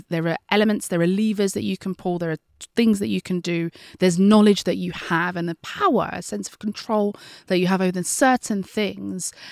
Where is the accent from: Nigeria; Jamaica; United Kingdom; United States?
United Kingdom; London; I grew up in East London. I'm a very proud East Londoner, coming to you actually as we record from East London